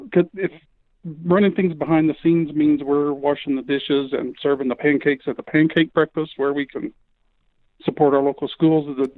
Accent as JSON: {"language": "English", "region": "Nevada", "country": "United States", "said": "I know in my home state, in my jurisdiction of Nevada, and Nevada is not a very, you know, populated state compared to some other states"}